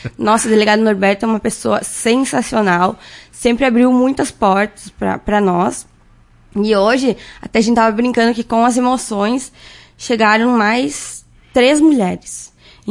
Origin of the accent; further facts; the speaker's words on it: Tapejara, Rio Grande do Sul, Brazil; Sou natural de Tapejara, nasci lá, morei praticamente toda a minha vida em Tapejara. E eu saí de lá quando eu entrei na Polícia Civil, que fui para Porto Alegre fazer a Academia de Polícia.